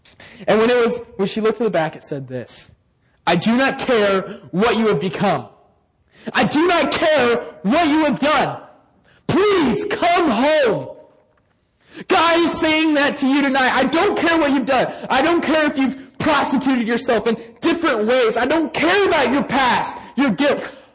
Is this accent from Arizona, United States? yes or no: yes; Arizona, United States; Because I'm from Arizona.